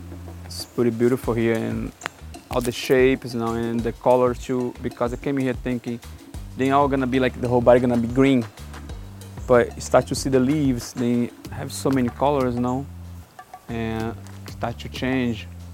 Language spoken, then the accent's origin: English; Brazil; I'm from Brazil.